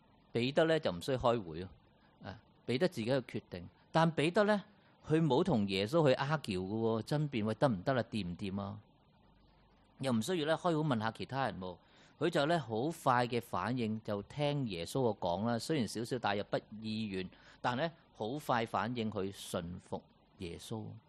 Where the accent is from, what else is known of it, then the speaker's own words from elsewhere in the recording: Hong Kong; 我香港人呢